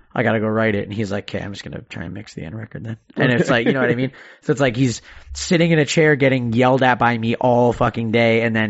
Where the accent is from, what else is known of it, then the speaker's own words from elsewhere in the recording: Canada; it might just be the fact that I'm Canadian